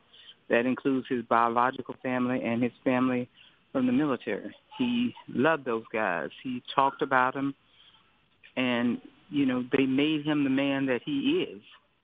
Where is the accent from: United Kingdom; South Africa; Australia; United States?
United States; Florida; I am from Florida. You know that.